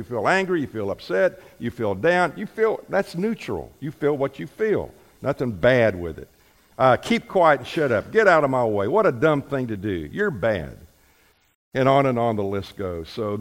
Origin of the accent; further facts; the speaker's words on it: Bradenton, Florida, United States; My picture was in the paper almost every weekend in high school in my hometown of Bradenton, Florida, Manatee High School.